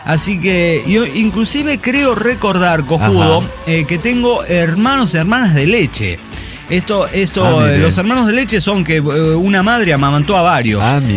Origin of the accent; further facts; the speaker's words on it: Tarija, Bolivia; soy cojudo de Tarija